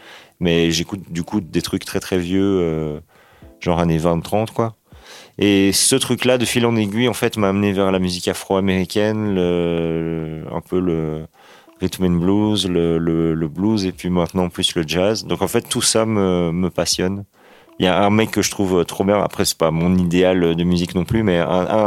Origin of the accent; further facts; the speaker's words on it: Belgium; now in France; Vu qu'on est en France et qu'on est belge, c'est ultra international.